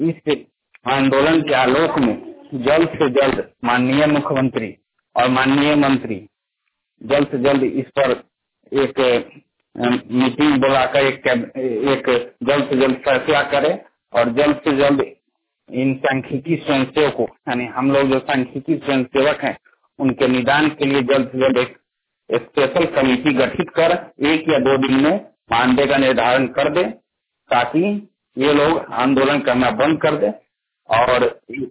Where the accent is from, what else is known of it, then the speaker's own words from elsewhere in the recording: Ratanwa, Bihar, India; सांख्यिकी स्वयं सेवक के प्रदेश महामंत्री … ग्राम रतनवा, पोस्ट कोदरिया, थाना और प्रखंड फेनहारा, जिला पूर्वी चंपारण, बिहार के निवासी हूँ।